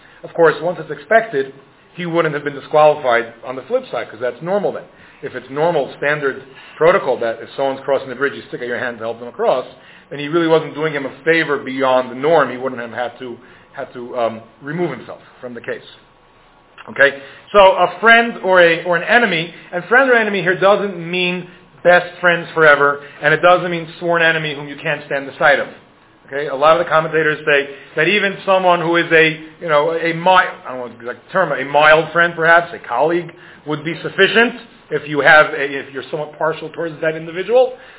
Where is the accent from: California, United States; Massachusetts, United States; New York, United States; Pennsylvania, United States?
New York, United States; now in Denver, United States; I'm from New York, where if you say hello, it's like, everything okay?